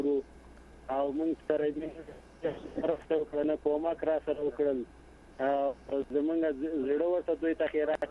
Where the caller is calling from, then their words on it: Baghlan, Afghanistan; له بغلان مې درته زنګ وهله